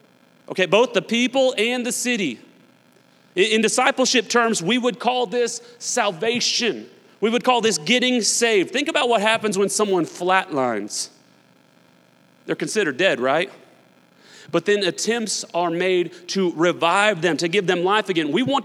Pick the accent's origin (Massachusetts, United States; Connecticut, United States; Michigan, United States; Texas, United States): Massachusetts, United States; Newton; I was born and raised here in Newton. I love our town.